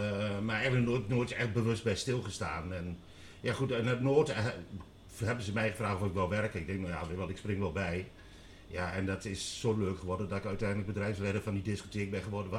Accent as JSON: {"language": "Dutch", "town": "Enschede", "region": "Overijssel", "country": "Netherlands", "tie": "born or raised there", "said": "Ja, opgegroeid natuurlijk in Enschede."}